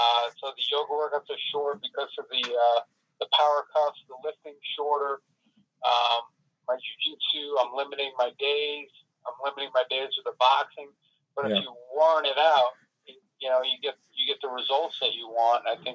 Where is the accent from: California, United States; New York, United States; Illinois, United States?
New York, United States; I grew up in Long Island